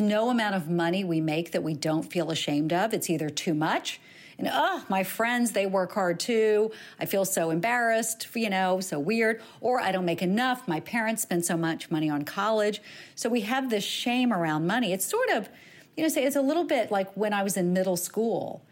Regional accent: the South, United States; I grew up in the South as well.

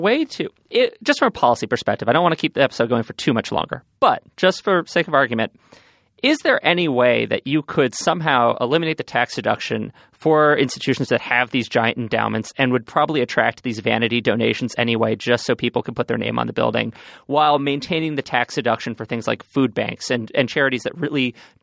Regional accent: New York City, New York, United States; I didn't mind that one so much because I grew up on Central Park.

